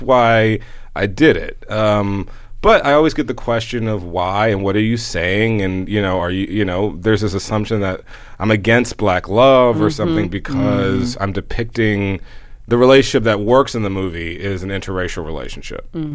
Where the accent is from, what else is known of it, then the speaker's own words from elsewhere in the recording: the South, United States; we're both from the South.